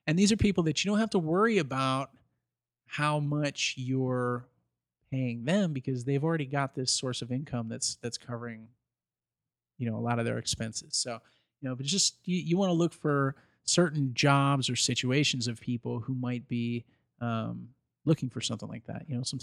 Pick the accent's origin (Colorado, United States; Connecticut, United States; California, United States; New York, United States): New York, United States; Syracuse; But if I went back to my hometown in Syracuse, New York, you can't go to a mall or a restaurant or anything without seeing somebody you know.